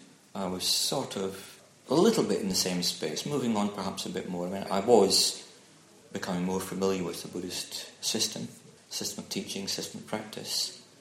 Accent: Dundee, Scotland, United Kingdom; also born or lived in Aberdeen; Still in my second hometown. I was born in Aberdeen but then moved to Dundee.

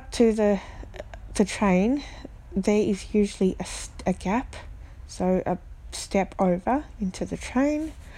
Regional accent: Melbourne, Victoria, Australia; Okay, so of course Melbourne, my hometown. I've used public transport there for, you know, well, years and years and years. 18 plus years, I know it like the back of my hand.

